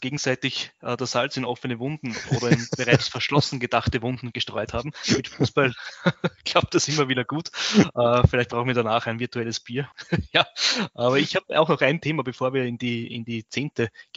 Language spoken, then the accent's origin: German; Burgenland, Austria; Und da gibt es sogar in meinem Heimatbundesland, und unsere treuen Hörer wissen ja schon, das Burgenland